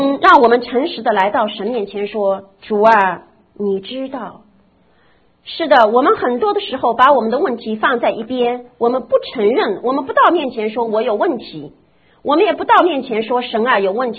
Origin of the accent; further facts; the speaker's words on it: China; 我们中国人说在什么地方跌倒什么地方爬起来